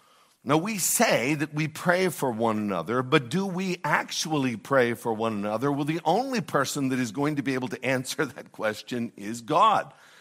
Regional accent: Du Bois, Pennsylvania, United States; born or raised there

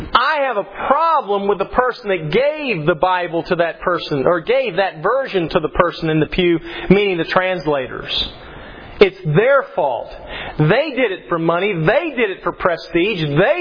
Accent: Pennsylvania, United States; also born or lived in South; I tell people I'm not really from the South. I was raised in Pennsylvania, which is north of the Mason-Dixon line, so I'm a Yankee.

